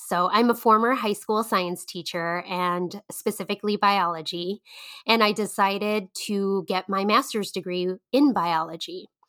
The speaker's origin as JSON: {"language": "English", "town": "Chicago", "region": "Illinois", "country": "United States", "tie": "born or raised there", "said": "I was raised in Chicago, but I wasn't born in Chicago. I immigrated to the United States as a refugee at a very young age, 11 months old to be exact, and landed in Chicago, Illinois."}